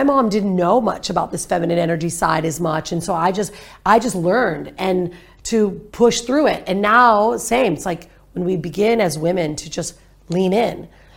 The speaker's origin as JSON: {"language": "English", "country": "United States", "said": "you and I are both American or you're Canadian, I'm American."}